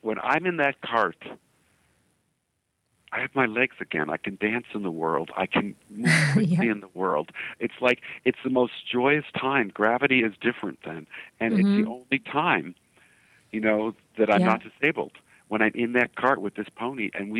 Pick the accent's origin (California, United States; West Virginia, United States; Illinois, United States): Illinois, United States; Chicago; My dad sold cattle at the Chicago Stockyards. I grew up in Chicago